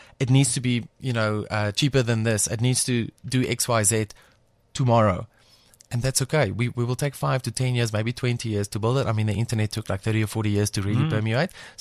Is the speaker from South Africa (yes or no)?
yes; South Africa; And I would like to think that being South African and understanding that part of our history is actually playing a role